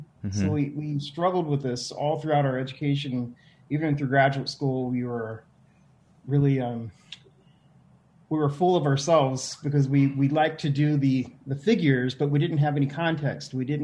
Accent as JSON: {"language": "English", "region": "Rust Belt", "country": "United States", "tie": "born or raised there", "said": "Well, so growing up in the Rust Belt, I mean, the Rust Belt really isn't the mecca for fine art."}